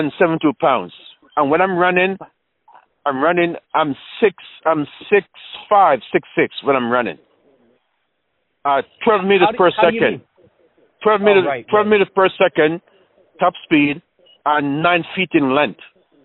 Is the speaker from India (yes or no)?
no; Jamaica; now in Toronto, Canada; I know I'm from Jamaica. I still talk Jamaican.